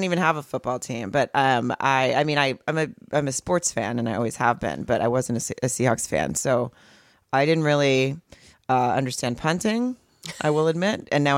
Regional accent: Arkansas, United States; I grew up in Arkansas.

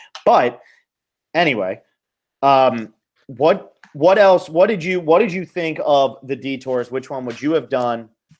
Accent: United States; Maybe I'm just assuming because I'm American.

